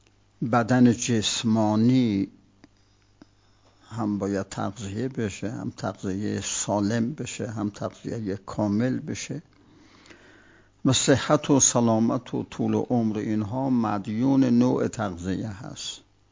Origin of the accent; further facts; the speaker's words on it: South Khorasan, Iran; چون ما ایرانیم، ایران انقلابی،